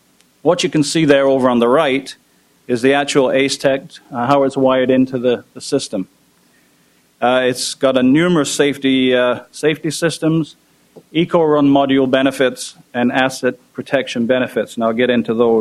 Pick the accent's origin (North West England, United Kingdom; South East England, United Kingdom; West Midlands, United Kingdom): North West England, United Kingdom; Manchester; now in Canada; Actually, I am Canadian citizen, but I grew up in Manchester, England, so I bring a bit of an international flavor also from the UK.